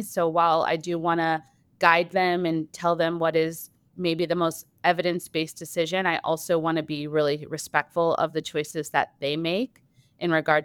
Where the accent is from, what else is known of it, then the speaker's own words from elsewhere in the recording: Indiana, United States; So I am originally from Indiana. So I completed my undergraduate training at Indiana University in Bloomington.